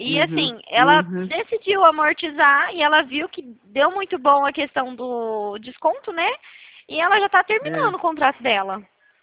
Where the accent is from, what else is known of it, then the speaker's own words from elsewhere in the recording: Dracena, São Paulo, Brazil; eu sou aqui de Dracena.